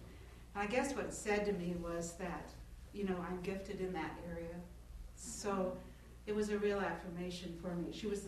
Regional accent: Baker City, Oregon, United States; born there; And I was born in Baker City, Oregon, which is in northeastern Oregon. It's a little tiny mining town. And its population is 10,000.

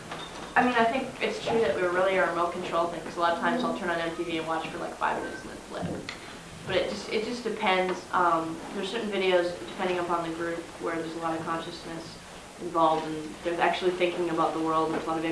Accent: Canada; I'm from Canada.

